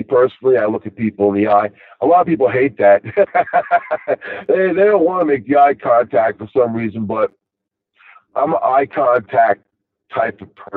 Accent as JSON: {"language": "English", "town": "Rockville Centre", "region": "New York", "country": "United States", "said": "he's, here's my accent, and he's like, you know, you're from Long Island. I like pegs it right away, because he was from the city, and then I was like, yep, he asked me where I was from. I said, Rockville Center."}